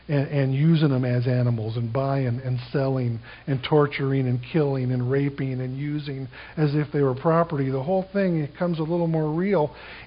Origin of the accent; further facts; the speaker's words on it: Vancouver, Washington, United States; I grew up here, you know, in the Northwest, and where we grew up in Vancouver, it was 99% honkies like me, and just a bunch of, you know, whiteys, and there was a couple of black guys in our school, and maybe a couple of Asian people